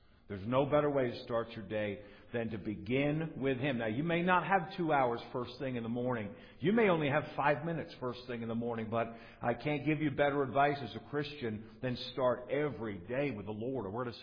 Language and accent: English; New York, United States; I'm not just an American. I'm a New Yorker, lifelong New Yorker, all right? And I'm pretty defensive about my state of New York.